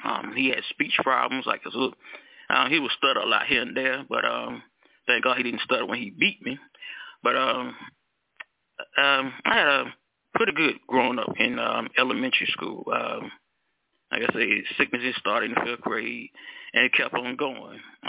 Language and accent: English; South Carolina, United States; Good evening, everybody. Good evening. … from South Carolina